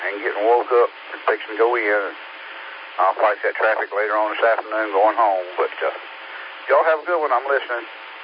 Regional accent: South Carolina, United States; I'm from South Carolina, but I looked up North Carolina

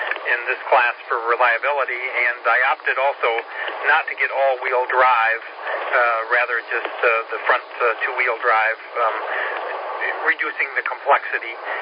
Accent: Midland, Michigan, United States; moved away; also born or lived in Saginaw; Michigan originally, from the town of Midland, but lived in Saginaw for a number of years, and came south, though, in 1988.

